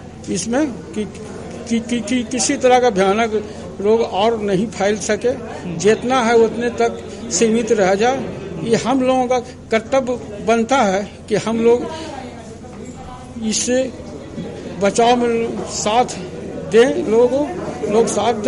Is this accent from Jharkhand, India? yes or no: no; Jamalpur, Bihar, India; जी हम आए हैं केशवपुर गेट नंबर 6 जमालपुर के रहने वाले हैं।